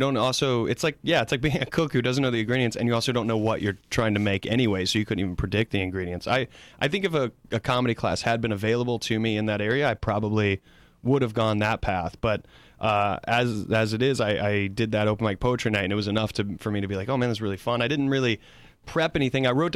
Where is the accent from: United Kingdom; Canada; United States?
United States; South Carolina; University of South Carolina, Spartanburg. Okay. So it's like 30 minutes outside of my hometown.